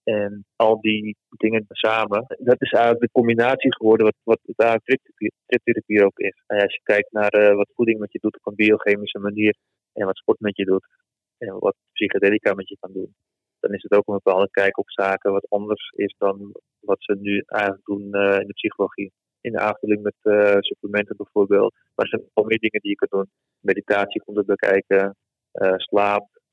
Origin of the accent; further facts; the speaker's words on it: Muiden, North Holland, Netherlands; born there; Ik ben 37 jaar. Ik ben geboren in Muiden.